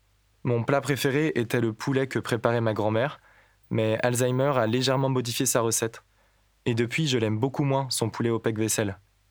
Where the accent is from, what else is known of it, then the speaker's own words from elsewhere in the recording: Troyes, Grand Est, France; Je suis né à Troyes. Troyes, T-R-O-Y-E-S. Et pas à Troyes, T-R-O-I-E, dont on parle dans les mythes. Non, je viens de la ville de l'Andouillette et des magasins d'usine